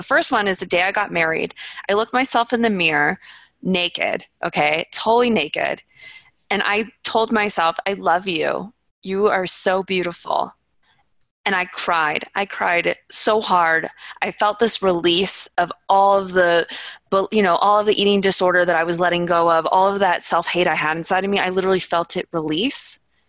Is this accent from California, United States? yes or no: yes; California, United States; I'm an Orange County girl. I grew up in Orange County.